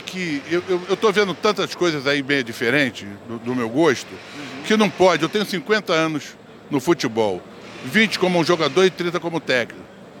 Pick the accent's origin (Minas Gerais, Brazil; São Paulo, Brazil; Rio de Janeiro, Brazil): Rio de Janeiro, Brazil; eu sou de Olaria